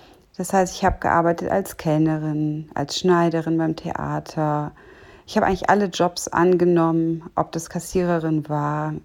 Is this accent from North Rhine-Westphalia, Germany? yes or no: yes; Cologne, North Rhine-Westphalia, Germany; born there; Ich bin 1976 in Köln geboren.